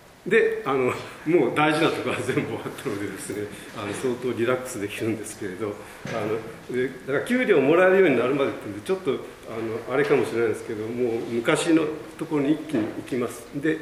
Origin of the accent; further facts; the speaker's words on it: Kobe, Hyogo, Japan; たまたま神戸で生まれてですね、そこに真矢小学校というところがあって、そこに入学しました。